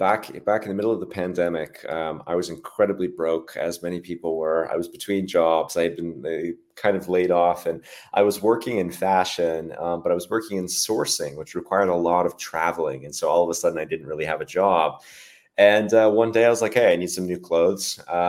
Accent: Dubai, United Arab Emirates; also born or lived in Calgary, Canada; So I was born in Calgary in Canada. Basically immediately when I was about 3 years old, moved to Dubai. So I grew up here in Dubai.

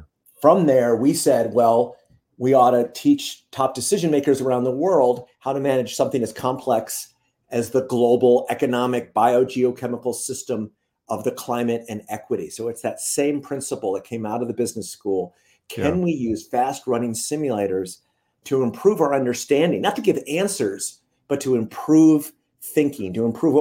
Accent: Cleveland, Ohio, United States; Born and raised in Cleveland, Ohio.

